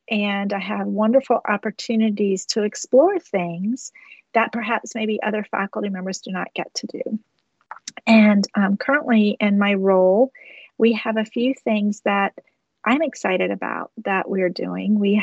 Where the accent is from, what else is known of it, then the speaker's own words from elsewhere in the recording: Cascade, Virginia, United States; I grew up in rural Virginia, in an area called Cascade, very much a farming community with predominantly at that time tobacco farming and cows.